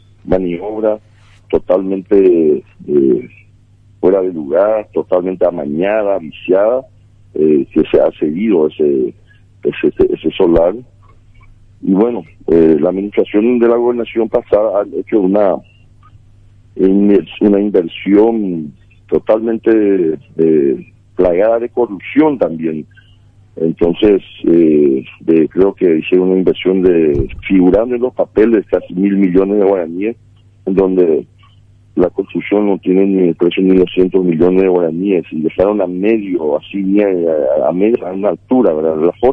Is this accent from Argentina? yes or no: no; San Estanislao, San Pedro, Paraguay; como santaniano, que soy nacido aquí en Santaní, crecido hijo del pueblo